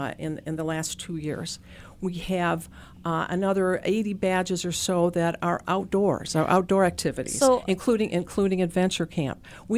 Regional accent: Port Huron, Michigan, United States; I was raised in Port Huron, which is a very big hockey town

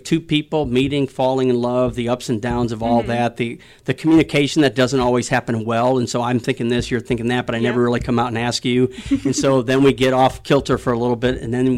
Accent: Chicago, Illinois, United States; I'm not from the country. I'm from the mm-hmm. city. I'm from Chicago.

